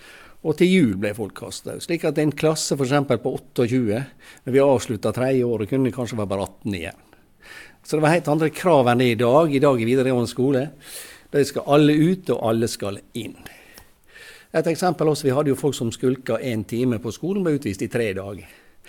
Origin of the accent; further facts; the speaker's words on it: Ålesund, Møre og Romsdal, Norway; Ja, jeg vokste opp i Ålesund sentrum, midt i byen.